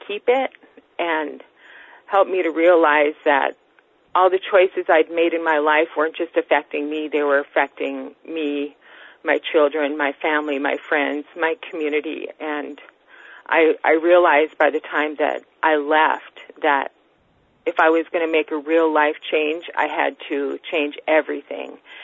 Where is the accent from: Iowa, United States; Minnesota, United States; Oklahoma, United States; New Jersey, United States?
Minnesota, United States; I'm really hard-headed. I'm from Minnesota. I have to be.